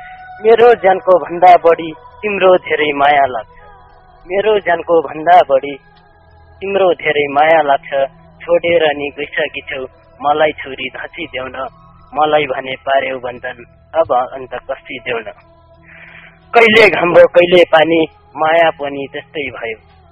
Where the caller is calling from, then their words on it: Timurkharka, Lumbini Province, Nepal; हजुर म गुल्मीको टिमुर खर्क